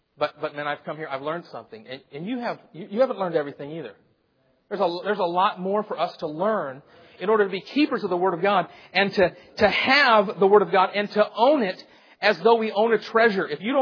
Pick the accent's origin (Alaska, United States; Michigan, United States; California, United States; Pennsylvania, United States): Michigan, United States; Now, I'm from Michigan, and so we were watching the Tigers, but apparently they weren't watching the ball.